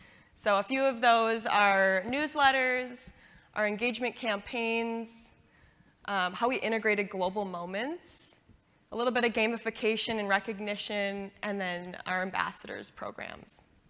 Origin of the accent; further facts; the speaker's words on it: Minnesota, United States; And I'm from Minnesota.